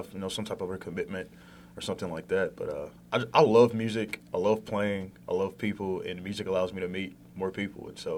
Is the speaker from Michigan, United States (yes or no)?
no; Arkansas, United States; Yes, from Arkansas and born and raised.